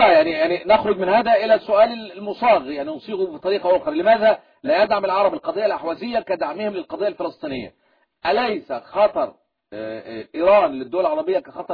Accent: Egypt; في الرايحة والجاية كما يقال عندنا في مصر

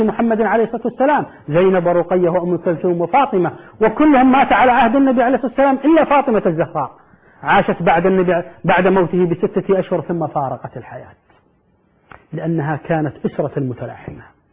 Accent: Kuwait; عندما ننظر عندنا في الكويت على سبيل المثال

